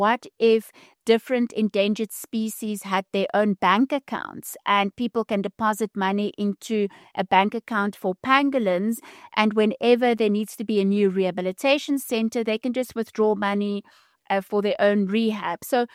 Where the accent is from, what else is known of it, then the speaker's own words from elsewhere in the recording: Johannesburg, Gauteng, South Africa; So I'm a city slicker. I grew up in Johannesburg, in Melville, and I wasn't really ever very connected to nature.